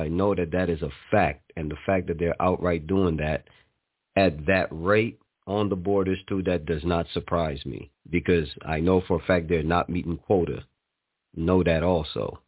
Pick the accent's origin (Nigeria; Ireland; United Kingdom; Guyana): Guyana; now in United States; And as you know, I myself, I'm from South America, Guyana. Now, I came out here, young, but that is how I actually got my citizenship.